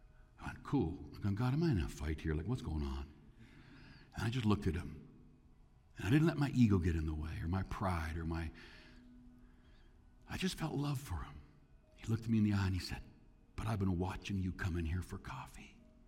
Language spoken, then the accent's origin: English; Canada; I'm not just a pastor, I'm a Canadian.